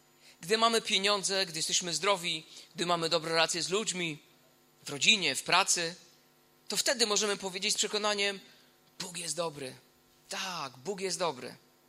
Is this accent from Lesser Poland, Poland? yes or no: no; Silesian Voivodeship, Poland; Moja rodzina jest ogromnie mała właśnie z tego powodu, że pochodzimy z Górnego Śląska i część mojej rodziny była Ślązakami pochodzenia niemieckiego.